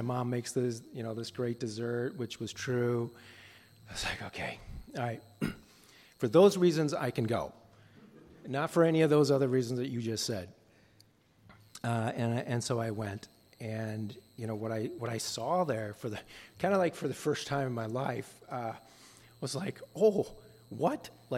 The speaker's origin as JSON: {"language": "English", "region": "Tokyo", "country": "Japan", "tie": "born or raised there", "said": "as an international student growing up in Japan, just in Tokyo, there are thousands of these students."}